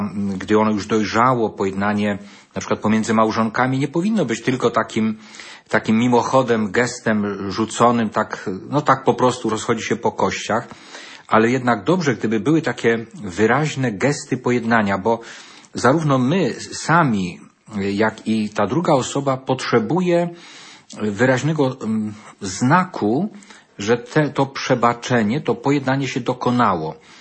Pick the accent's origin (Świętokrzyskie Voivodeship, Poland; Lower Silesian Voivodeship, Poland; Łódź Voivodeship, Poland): Świętokrzyskie Voivodeship, Poland; jednak pochodzę z Sandomierskiego, a należę do diecezji radomskiej, a mieszkam w Lubelskiej.